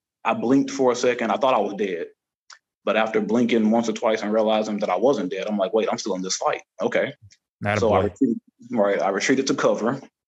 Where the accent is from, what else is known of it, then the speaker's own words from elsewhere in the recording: Tennessee, United States; also born or lived in Virginia; I was born in Virginia, raised in Tennessee. 31 years old, married.